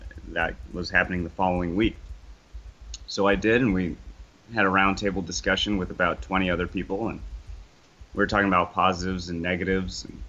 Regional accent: San Diego, California, United States; I'm originally from San Diego. I graduated from San Jose State in 2015.

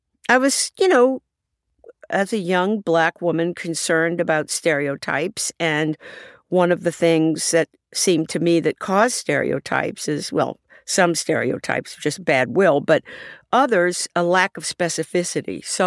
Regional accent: Baltimore, Maryland, United States; And so for most of my youth, I grew up around Black people who did not have that accent. When I went to college, people thought I sounded Southern.

